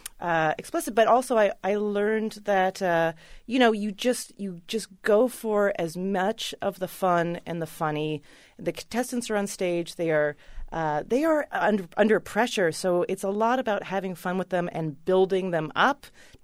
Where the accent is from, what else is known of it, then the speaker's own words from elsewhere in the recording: Canada; in Canada. I'm from Canada.